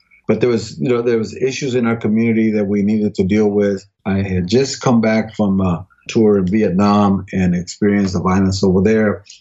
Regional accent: Texas, United States; also born or lived in Mississippi; And then I was raised in Texas

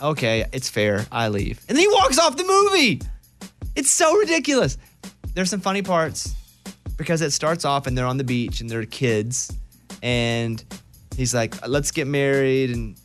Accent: the South, United States; I grew up in the South, and a lot of stereotypes where the rich New York people think the people from the South are stupid.

